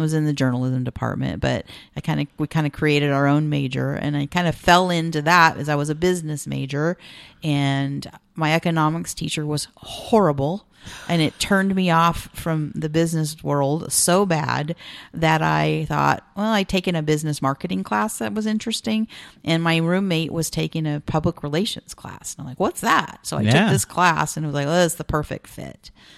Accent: United States; Well, I grew up outside of Marysville in Oliverst.

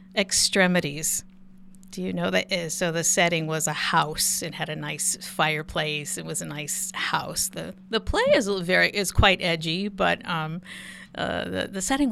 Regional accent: San Diego, California, United States; When I was 15, I grew up in San Diego.

